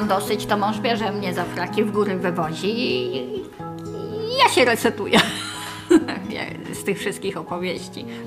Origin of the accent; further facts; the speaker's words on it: Tomaszów Lubelski, Lublin Voivodeship, Poland; ja nie jestem z Warszawy. Ja jestem z Roztocza, z Tomaszowa Lubelskiego. Małe miasteczko. Teraz już inaczej wygląda niż jak się stamtąd wyprowadzałam.